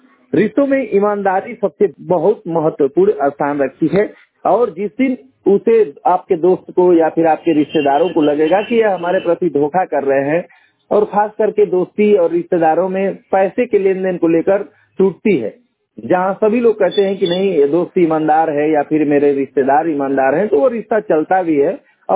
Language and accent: Hindi; Ghazipur, Uttar Pradesh, India